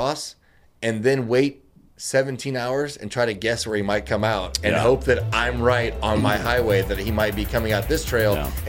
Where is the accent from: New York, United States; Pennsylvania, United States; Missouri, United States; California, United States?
Missouri, United States; now in El Paso, United States; In Northeast Missouri.